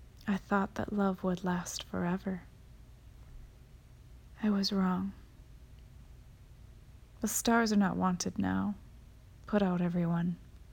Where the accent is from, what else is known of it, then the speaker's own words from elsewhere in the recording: Midwest, United States; Now, I'm from the Midwest, and I definitely do not have an English accent, although I am working on it.